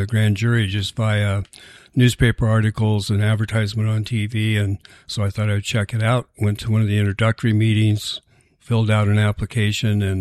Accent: Colorado, United States; moved away as an adult; now in Arcata, United States; In Colorado.

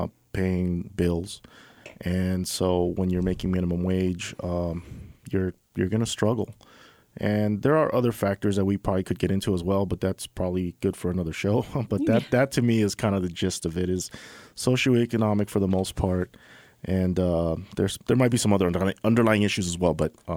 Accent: Los Angeles, California, United States; And I come from Los Angeles, so in L.A. we have a big problem with homelessness.

